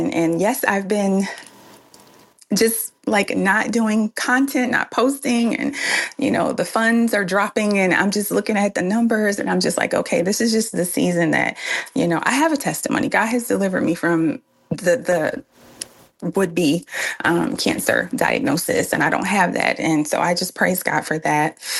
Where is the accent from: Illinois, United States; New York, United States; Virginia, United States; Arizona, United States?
Virginia, United States; from Hampton Roads or the 757, Seven Cities of Virginia. I'm in Suffolk.